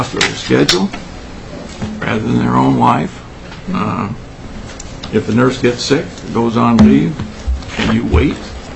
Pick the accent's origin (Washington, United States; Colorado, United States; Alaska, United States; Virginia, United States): Alaska, United States; Juneau; I'm from Juno.